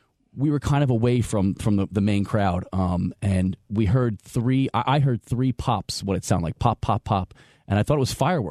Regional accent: New York, United States; I'm from New York originally.

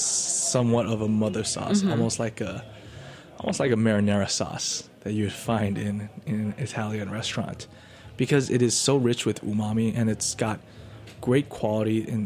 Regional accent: Taiwan; because I'm from Taiwan, right?

